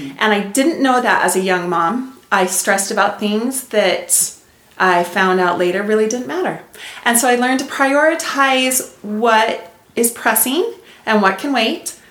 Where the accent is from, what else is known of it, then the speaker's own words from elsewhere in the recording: Idaho, United States; I grew up in Eastern Idaho, and I graduated as valedictorian of my high school class.